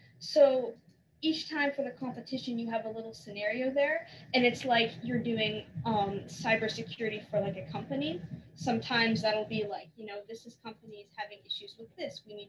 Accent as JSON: {"language": "English", "town": "Morgantown", "region": "West Virginia", "country": "United States", "tie": "born or raised there", "also_born_or_lived": "California", "said": "So I was originally born in California, but we moved when I was really young. So I've lived most of my life in Morgantown, West Virginia, and that's where I currently live."}